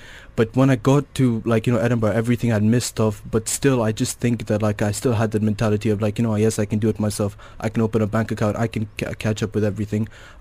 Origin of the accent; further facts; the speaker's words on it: Dubai, United Arab Emirates; I have been born and raised in Dubai. I did my schooling here